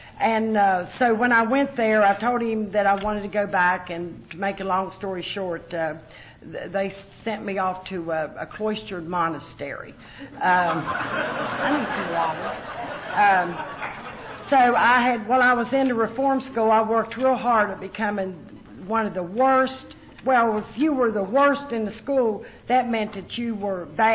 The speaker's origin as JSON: {"language": "English", "country": "United States", "accent": "hillbilly twang", "said": "And you'll notice, I guess it's hillbilly twang. I'll go somewhere and they'll say, \"Where are you from down south?\" I'll say, \"I'm from up north.\""}